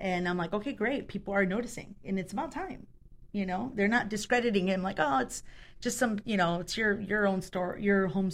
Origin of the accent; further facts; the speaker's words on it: Chicago, Illinois, United States; born there; first language Spanish; also born or lived in Mexico; I was born in Chicago, but at 3 months old I was taken to Mexico. So my first language actually was Spanish.